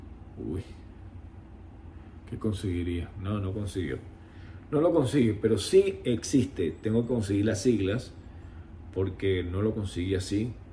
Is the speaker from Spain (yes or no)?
no; Valencia, Carabobo, Venezuela; Vamos a poner Valencia, yo soy de Valencia.